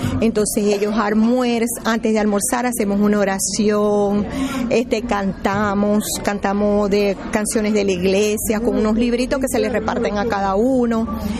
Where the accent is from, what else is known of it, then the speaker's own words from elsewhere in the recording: Venezuela; Por lo menos yo soy de Venezuela. Estoy aquí y me gusta mucho estar aquí